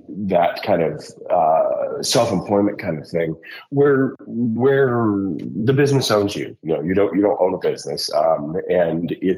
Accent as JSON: {"language": "English", "region": "Texas", "country": "United States", "tie": "born or raised there", "said": "I grew up in small town Texas, homeschooled kid. I was the oldest of seven kids."}